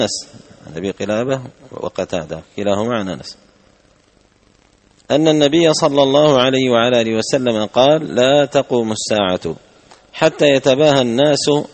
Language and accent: Arabic; Yemen; وعندنا باليمن زيادة على هذا الشجرة الأثيمة